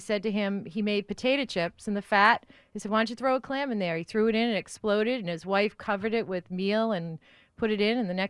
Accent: Essex, Massachusetts, United States; up in Essex, Massachusetts.

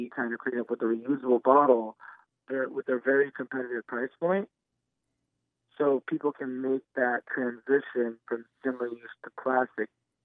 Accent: California, United States; So we're from Silicon Valley, as you know. This is the hub of innovation.

